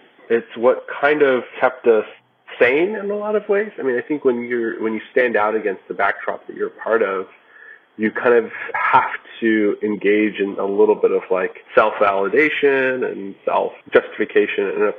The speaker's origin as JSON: {"language": "English", "region": "Texas", "country": "United States", "tie": "born or raised there", "said": "despite being very liberal, I grew up in Texas"}